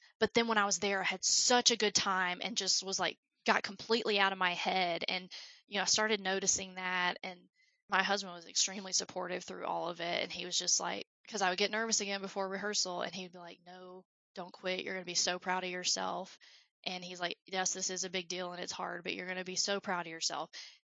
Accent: Alabama, United States; accent: southern; now in Colorado, United States; It was funny because I live in Colorado right now, but as we can hear, I have a southern accent. I'm from Alabama.

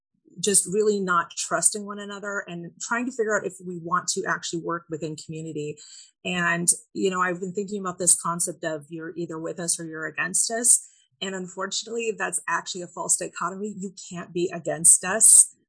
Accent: Washington, United States; I am born and raised in Washington to a teacher and a librarian.

